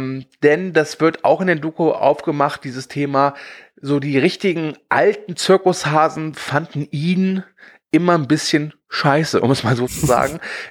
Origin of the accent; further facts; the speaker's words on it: Cologne, North Rhine-Westphalia, Germany; Ich komme aus dem Kölner Raum.